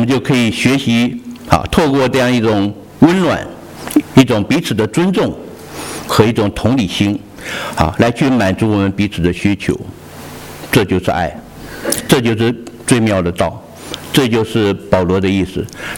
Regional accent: China; 我们中国人造字真的很有学问

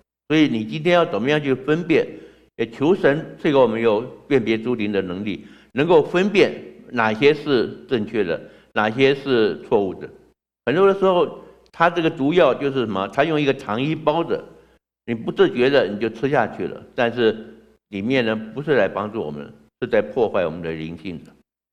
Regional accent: Taiwan; 他说你不是本地人，我对我是台湾来的

